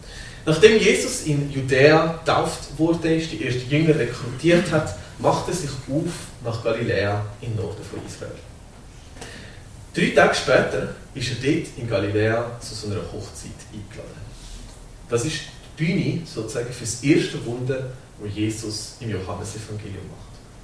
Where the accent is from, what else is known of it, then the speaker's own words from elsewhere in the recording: Switzerland; das ist wie wenn wir als Schweizer jemanden zum Raclette einladen, aber wir haben nur drei Raclette-Scheiben